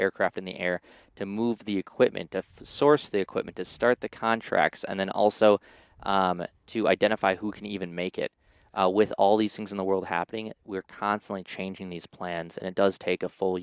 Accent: Appleton, Wisconsin, United States; I joined actually from Appleton, Wisconsin. I grew up in Appleton, absolutely loved Appleton growing up

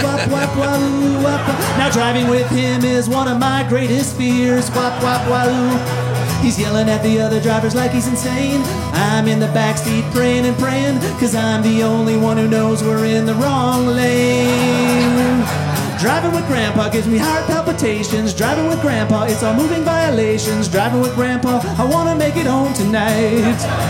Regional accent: Illinois, United States; I grew up in the Midwest. I grew up in Illinois. I was 10 years old.

